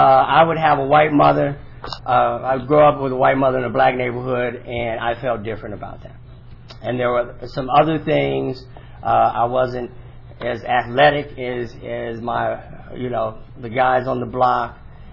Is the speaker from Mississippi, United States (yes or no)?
no; Pasadena, California, United States; I am from Pasadena. My home group is the Rose City Speakers.